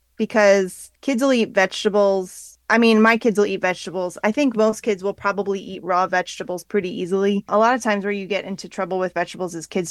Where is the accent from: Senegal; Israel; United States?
United States; Rockville, Maryland; I grew up near Rockville, Maryland. So that's a huge center of Orthodox Judaism.